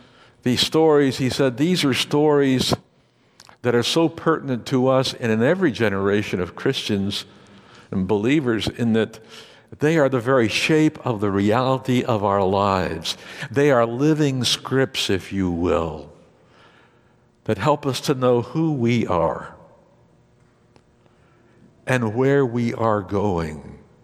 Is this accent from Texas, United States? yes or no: yes; Amarillo, Texas, United States; I was baptized in the Presbyterian Church in my hometown of Amarillo, Texas, when I was about 10 years old.